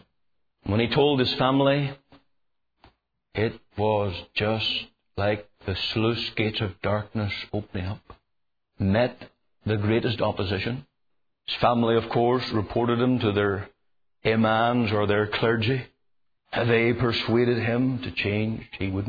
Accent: Canada; Do not be ashamed of being a Canadian. I'm not ashamed of being a Canadian.

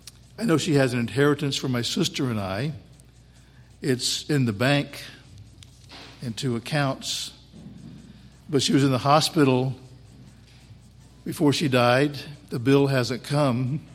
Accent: Huntsville, Alabama, United States; also born or lived in Wisconsin; I was born in Alabama. Grew up in Huntsville. Lived there until I went off to college and only came home on summers and vacations. I've lived in Wisconsin longer than I ever lived in Alabama.

